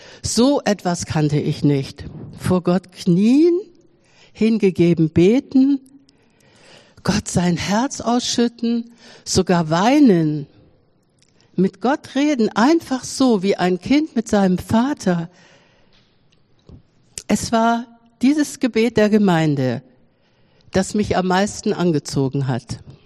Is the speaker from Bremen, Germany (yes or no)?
yes; Bremen, Germany; in meiner Heimatstadt Bremen.